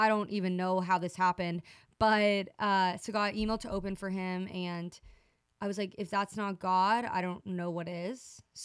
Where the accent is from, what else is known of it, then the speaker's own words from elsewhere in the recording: Marietta, Georgia, United States; So I grew up in between the city and country. I grew up in Marietta, Georgia.